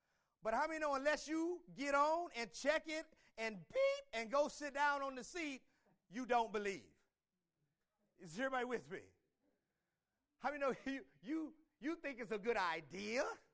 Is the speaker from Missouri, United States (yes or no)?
yes; St. Louis, Missouri, United States; in my hometown back in St. Louis, Missouri, it doesn't matter who I am here.